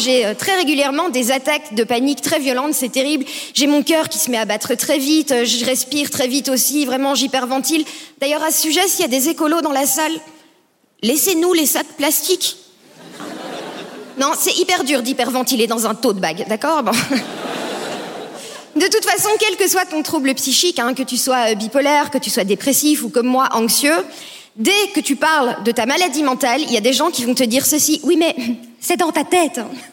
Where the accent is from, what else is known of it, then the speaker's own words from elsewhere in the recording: Belgium; C'est pas mon seul handicap puisque je suis belge.